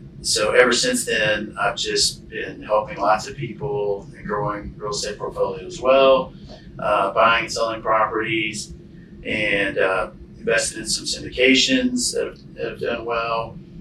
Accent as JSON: {"language": "English", "town": "Nashville", "region": "Tennessee", "country": "United States", "tie": "born or raised there", "lives_now": "Franklin, United States", "said": "So born and raised in Nashville. I grew up in the burbs. So I grew up on the north side of town, Gouldsville, Hendersonville area, but I've lived in Franklin for the last 25 or 30 years, I'd say."}